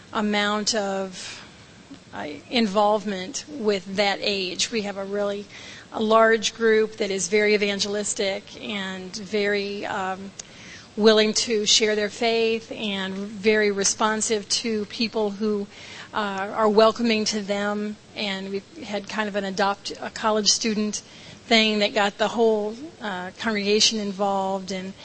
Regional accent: Tampa, Florida, United States; I'm from Tampa, Florida.

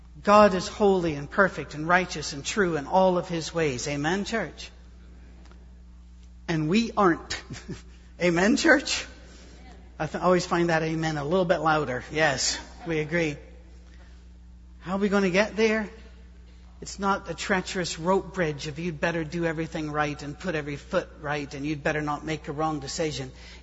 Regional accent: United Kingdom; I'll say, no, because I'm British.

